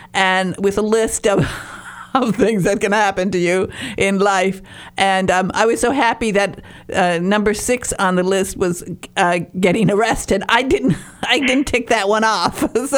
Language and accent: English; Michigan, United States; I'm a Youper from Upper Peninsula of Michigan, and we make fun of Canadians, although we talk very much alike.